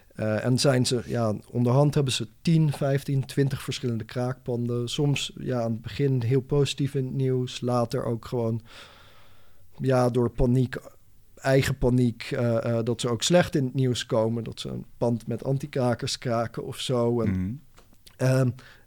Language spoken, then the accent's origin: Dutch; Friesland, Netherlands; Opgroeiend in Friesland op een enigszins christelijke school.